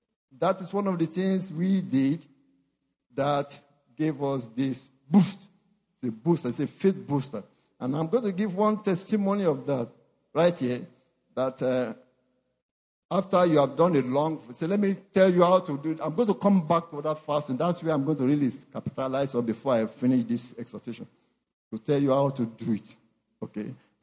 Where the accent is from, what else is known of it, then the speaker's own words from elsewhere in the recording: Ibadan, Oyo, Nigeria; I was going to my hometown. In Ibadan, Nigeria, the Molete Motor Park